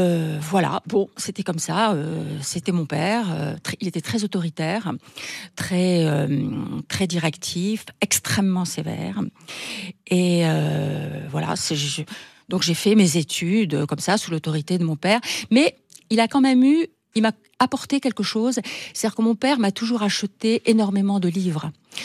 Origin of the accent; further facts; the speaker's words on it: Chichaoua, Marrakesh-Safi, Morocco; C'était pour moi le paradis. Les cigognes arrivaient en hiver pour venir chez moi à Chichawa retrouver un peu de chaleur.